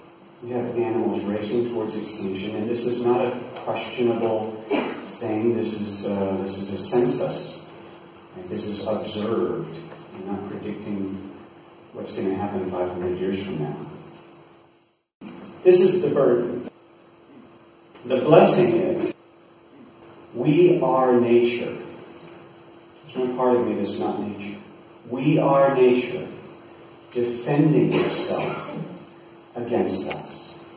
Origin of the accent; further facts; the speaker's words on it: Houston, Texas, United States; I grew up in Houston, Texas. There are no mountains anywhere near Houston, Texas.